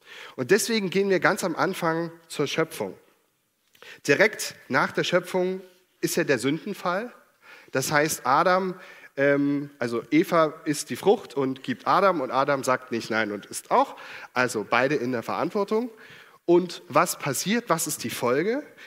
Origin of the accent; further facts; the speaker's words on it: Dresden, Saxony, Germany; Wir sind ja aus Dresden.